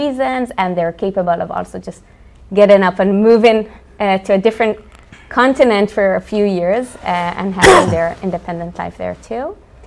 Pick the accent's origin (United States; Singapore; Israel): Israel; Eshchar, Northern District; I grew up north in Israel in a tiny community called Eshchar that I joke that even Israelis don't know exist. And it's a community of religious and non-religious people who decide to come and live together and be part of a community, everyone together.